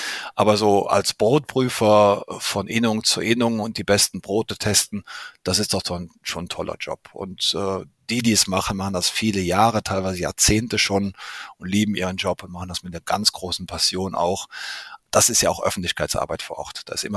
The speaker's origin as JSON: {"language": "German", "region": "Rhineland-Palatinate", "country": "Germany", "said": "Ich komme ja aus der Vulkaneifel, das ist so Rheinland. Und als Rheinländer"}